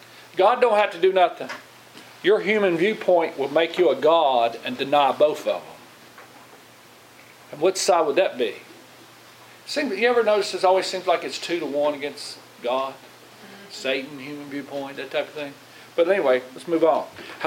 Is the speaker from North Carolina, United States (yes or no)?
no; Virginia, United States; accent: Southwest Virginia; I didn't want to sound like I was from Southwest Virginia.